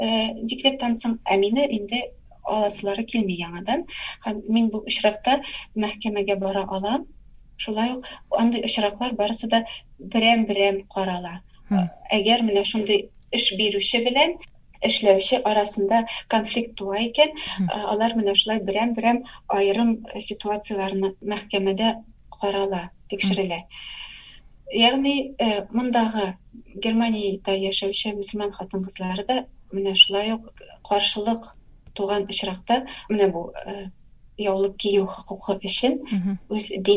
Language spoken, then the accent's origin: Tatar; Tatarstan, Russia; moved away as an adult; Мин югары уку йортунда укыдым, эшли алдым Татарстанда.